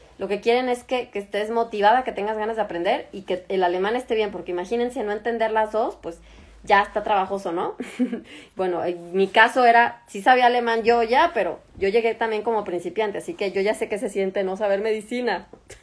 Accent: Mexico; Yo soy mexicana, ¿ok?

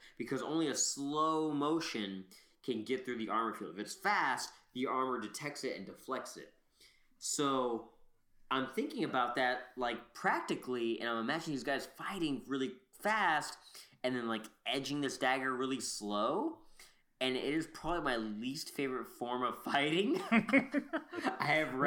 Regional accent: United States; Like, I don't do the metric system because I'm American

